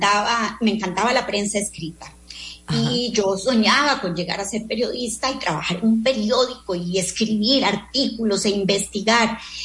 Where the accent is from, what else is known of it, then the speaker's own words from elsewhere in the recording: Heredia, Costa Rica; Yo soy la típica niña costarricense de pueblo, que patiné en las calles, brinqué mecate con mis amigos en el jardín de la iglesia, ¿verdad? Participé en Barba, en estos famosos desfiles de los payasos en el mes de agosto. Fui una típica niña de pueblo.